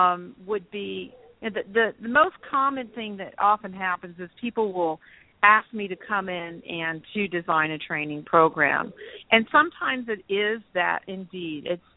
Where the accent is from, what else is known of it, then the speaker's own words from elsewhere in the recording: Miami, Florida, United States; I'm originally from Miami, Florida.